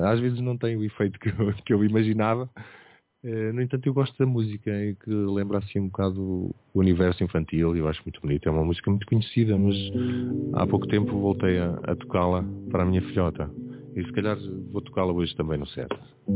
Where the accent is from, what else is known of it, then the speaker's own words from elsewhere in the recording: Aveiro, Portugal; a crescer aqui em Aveiro